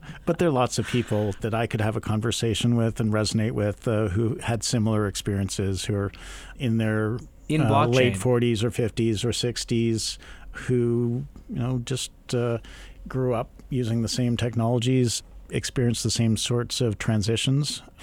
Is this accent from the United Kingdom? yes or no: no; Toronto, Ontario, Canada; I grew up in Toronto.